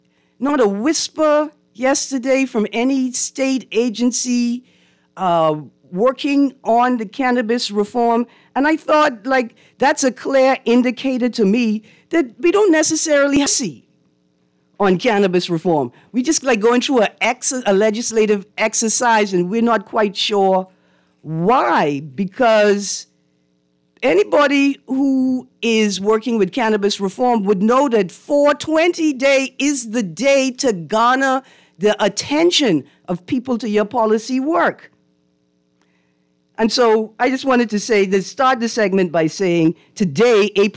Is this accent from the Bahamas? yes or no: yes; New Providence, Bahamas; And I grew up in the Bahamas where you didn't know when the power was going to be off and it was going to be on.